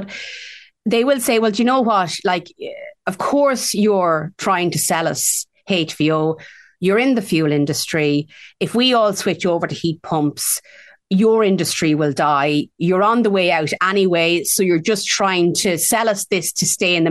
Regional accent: Ireland; So as an Irish consumer, how can we be sure that what we're putting into our boilers is safe

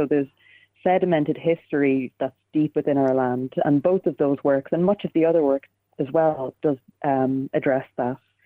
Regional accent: Ireland; And especially as Irish people, we all have such a strong connection to our land.

